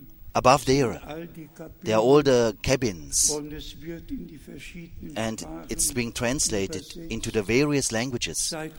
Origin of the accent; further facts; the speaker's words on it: Luanda, Luanda Province, Angola; I am the twin brother of Brother Cosme. I'm from Luanda, Angola.